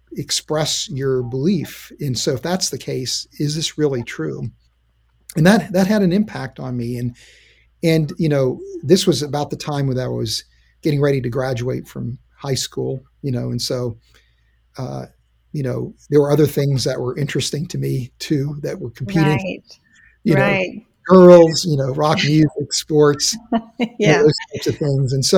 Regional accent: West Virginia, United States; And of course, growing up in West Virginia, you saw what was really a more fundamentalist expression of Christianity.

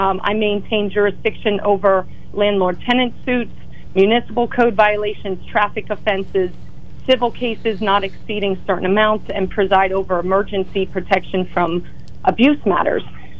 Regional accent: Millmont, Pennsylvania, United States; I grew up in Millmont, Union County. I graduated from Mifflinburg Area High School with honors.

